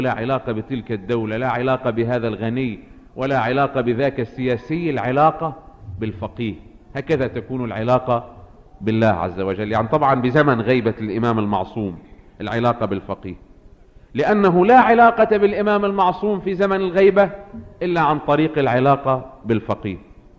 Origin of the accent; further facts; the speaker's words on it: Lebanon; الفهم مش موجود عندنا بلبنان